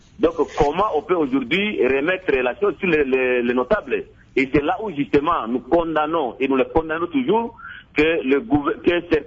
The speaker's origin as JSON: {"language": "French", "region": "Ituri", "country": "DR Congo", "tie": "born or raised there", "said": "Nous sommes nés et grandis à Ituri, même si on a la chance de vivre ailleurs au Congo."}